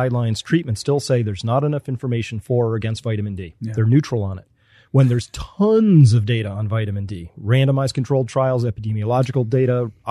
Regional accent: United States; I mean, like I'm hard pressed as an American to say which institutions do I trust at this point.

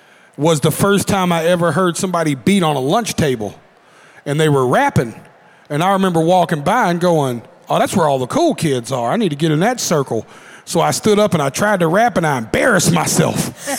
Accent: Nashville, Tennessee, United States; You know, growing up in Nashville, especially in the 90s, we took pride and ownership in country music because being from here, it made up a lot of the economy in this town.

